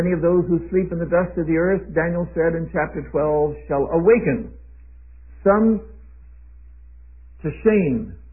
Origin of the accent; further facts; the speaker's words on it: China; first language Mandarin; English is a second language; now in United States; Mandarin, which is my mother language, I was raised in China as a boy in the military, and spoke Mandarin fluently until I came back to America in 1930, some 73 or 4 years ago